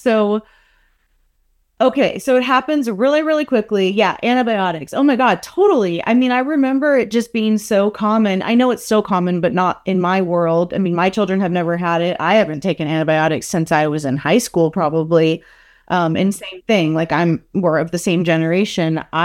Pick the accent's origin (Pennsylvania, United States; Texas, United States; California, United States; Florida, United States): Florida, United States; I'm from Florida and we spent a lot of time in Mexico